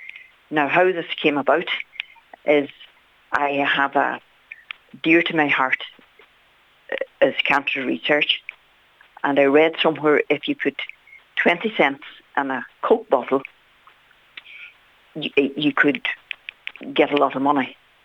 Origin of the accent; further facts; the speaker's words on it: Malin Head, County Donegal, Ireland; And up here, I'm from Malinhead in the very top of the country, and our local village in Malin got behind me